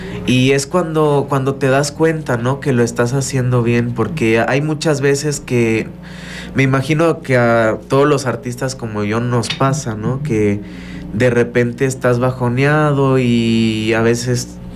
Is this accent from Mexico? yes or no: yes; Mexico; por amor también a mi tierra, ¿no? A mi México.